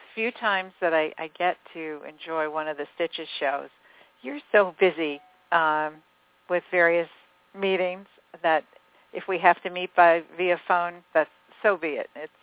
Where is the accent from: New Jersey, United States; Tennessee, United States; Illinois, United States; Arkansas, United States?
New Jersey, United States; I grew up in New Jersey and started out with a real love of handwork.